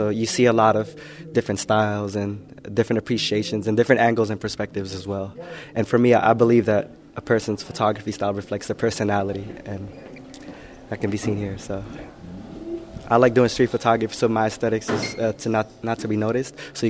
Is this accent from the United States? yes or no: yes; San Francisco, California, United States; I am from South of Market